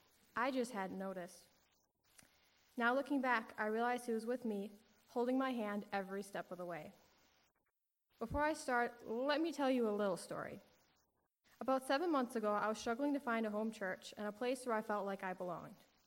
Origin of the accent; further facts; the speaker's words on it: Cedar Grove, United States; I was born and raised right here in Cedar Grove.